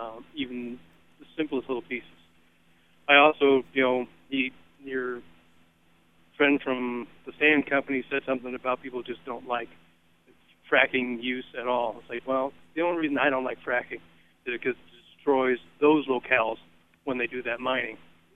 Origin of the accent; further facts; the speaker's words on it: Monona, Iowa, United States; born there; This northeast Iowa, I was born in Clay County. I was born in Monona. I go to Decorah all the time.